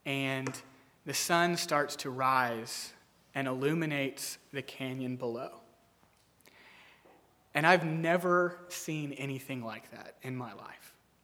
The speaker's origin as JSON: {"language": "English", "region": "Texas", "country": "United States", "tie": "born or raised there", "said": "I grew up in Texas, so I kind of seen cactus"}